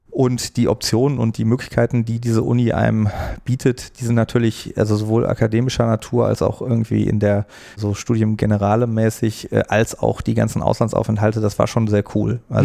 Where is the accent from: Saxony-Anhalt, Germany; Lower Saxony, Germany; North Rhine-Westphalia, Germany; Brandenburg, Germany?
North Rhine-Westphalia, Germany; Bonn; Ich bin im Rheinland aufgewachsen, in Bonn.